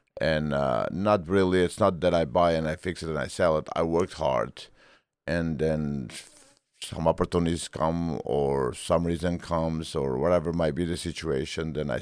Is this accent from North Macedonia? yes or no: yes; North Macedonia; English is a second language; I grew up in Macedonia.